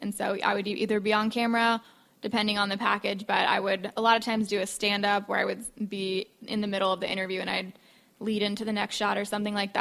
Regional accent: Ocala, Florida, United States; I'm from Ocala.

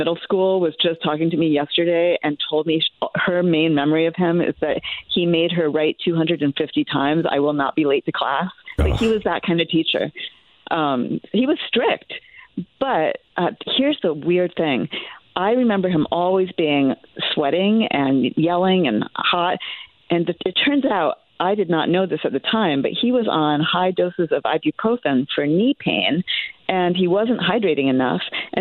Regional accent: Massachusetts, United States; now in Long Island, United States; I am currently in Long Island. That's where I live with my partner, but I'm originally from Massachusetts.

